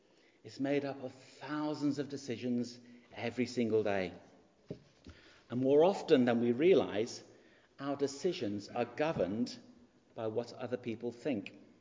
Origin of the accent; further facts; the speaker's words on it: United Kingdom; And most of us, being very British, want to be very polite.